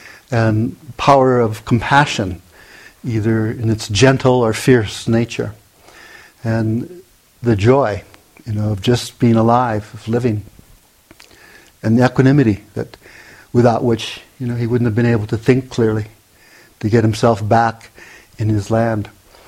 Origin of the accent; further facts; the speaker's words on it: Hawaii, United States; You know, I grew up, born and raised in Hawaii, and at age 11, we moved from one area of this bay, Mauna Lua Bay, down a couple of miles to be on the water.